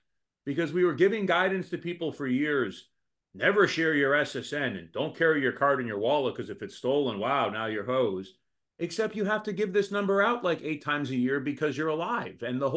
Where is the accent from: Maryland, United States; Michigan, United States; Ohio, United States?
Michigan, United States; born there; now in Washington, United States; Look, I was born in Oakland County, Michigan. That's where my birth certificate's from. I live in D.C.